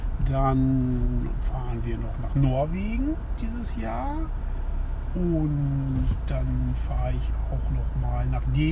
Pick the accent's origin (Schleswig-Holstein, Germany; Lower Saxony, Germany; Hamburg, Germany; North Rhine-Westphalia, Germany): Schleswig-Holstein, Germany; Jetzt bin ich hier schon wieder im Lübecker Bereich. Das heißt, ich habe jetzt hier fast meinen Heimatort erreicht.